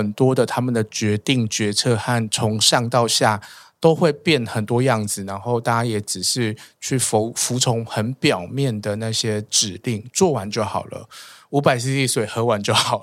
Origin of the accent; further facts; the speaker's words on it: Chiayi, Taiwan; 如果我在台北，我回得了嘉义吗？